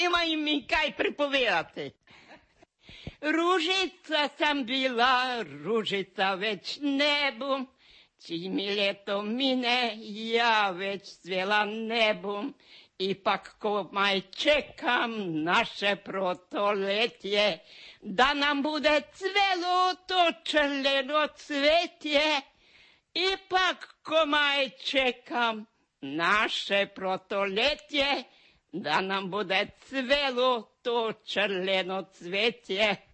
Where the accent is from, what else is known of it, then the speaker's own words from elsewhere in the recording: Hrženica, Varaždin County, Croatia; now in Zagreb, Croatia; Ludbreg mi je općina i Kotar. A županja mi je Varaždinska, a selo mi je bilo Hrženica. Udala sam se u selo. Treća godina smo išli obe dva u Zagreb.